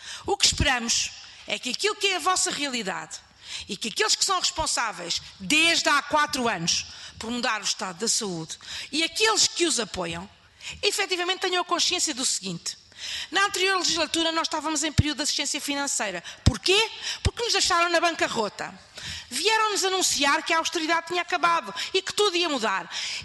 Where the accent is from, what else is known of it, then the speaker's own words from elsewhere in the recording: Portugal; enquanto deputada, enquanto portuguesa